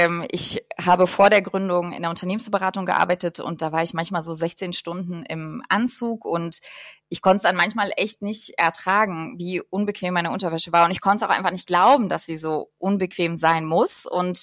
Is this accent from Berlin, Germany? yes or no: yes; Berlin, Germany; Ich bin Berlinerin und seit kurzem zweifache Mama von zwei kleinen Jungen